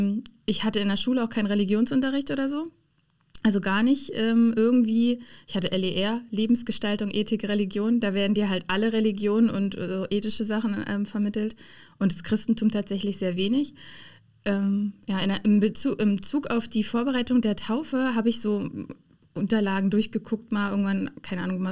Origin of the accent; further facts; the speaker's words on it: Eisenhüttenstadt, Brandenburg, Germany; Also ich bin 1989, tatsächlich schon ziemlich alt, geboren in Eisenhüttenstadt und vor 5 Jahren auch in eine Zelle gezogen. Und ja, da wohnen wir jetzt, also quasi in der Nähe von Eisenhüttenstadt mit meinem Mann, meinen beiden Kindern und unserem Hund